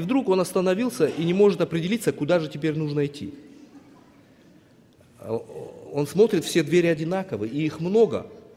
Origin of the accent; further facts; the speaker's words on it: Ossetia, Russia; И вот он узнает, что я, тоже родом из Осетии, вызывает, мы с ним поговорили немножко так вот.